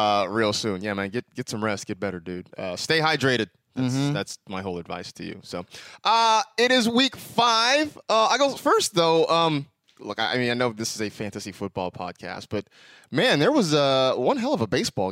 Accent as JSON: {"language": "English", "region": "California", "country": "United States", "tie": "born or raised there", "said": "so I'm in a text chain with a bunch of friends, you know, all growing up in the Bay Area and all having followed the A's for so many years."}